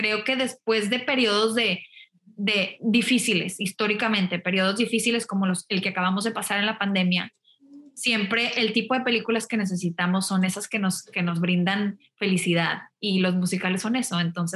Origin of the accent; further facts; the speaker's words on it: Monterrey, Nuevo León, Mexico; moved away as an adult; yo me fui de Monterrey. Yo soy de Monterrey, estudié la prepa en Monterrey y luego dije, me tengo que ir de aquí.